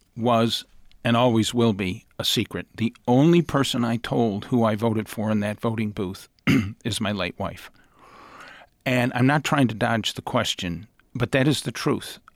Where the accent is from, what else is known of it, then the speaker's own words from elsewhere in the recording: Rochester, New York, United States; But when I grew up in Rochester, I heard Rochester referred to as the Athens of the North.